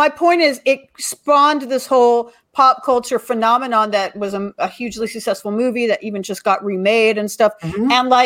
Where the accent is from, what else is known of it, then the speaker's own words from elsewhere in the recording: California, United States; I grew up in the Valley